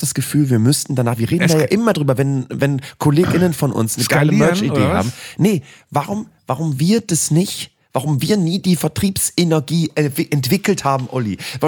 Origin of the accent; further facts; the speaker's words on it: Bremen, Germany; now in Cologne, Germany; Dann bin ich aus Bremen abgehauen, 2003, nach Köln.